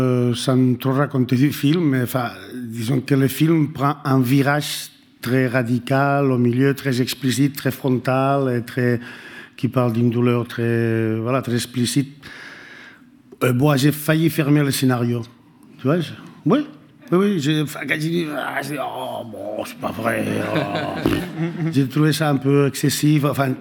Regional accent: Berlin, Germany; French is a second language; Je viens de Berlin, en Allemagne.

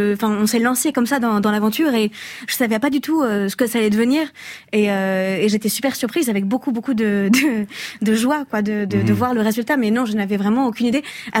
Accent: Marseille, Provence-Alpes-Côte d'Azur, France; also born or lived in Toulon; j'ai grandi à Marseille, je suis née à Toulon juste à côté. Mais il y a très très très très longtemps, il y a toute une partie de ma famille qui vient d'un petit village qui s'appelle Breuray-les-Favernais, qui est pas très loin de Besançon.

